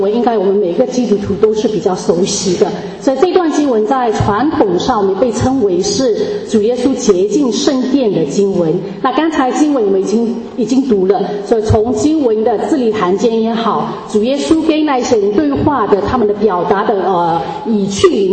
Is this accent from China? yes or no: no; Myanmar; accent: Burmese Chinese; 而我本身是缅甸的华侨，所以呢，在我讲话和在语言的表达各方面，应该是会带有缅甸华人的味道